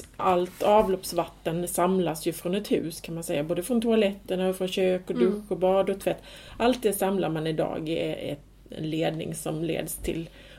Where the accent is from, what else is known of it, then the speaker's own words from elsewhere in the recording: Småland, Sweden; jag kommer från Småland och är uppvuxen i skogen och nära en sjö.